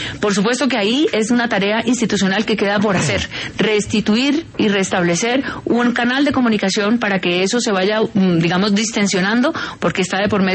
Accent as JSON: {"language": "Spanish", "country": "Colombia", "said": "Somos seres humanos y somos colombianos."}